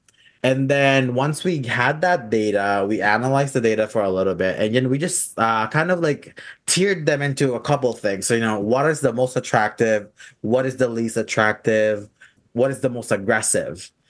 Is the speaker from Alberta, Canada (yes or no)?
yes; Canmore, Alberta, Canada; So I'm actually from Canmore, Alberta. And as you know, Canmore is kind of like a tourist town, right?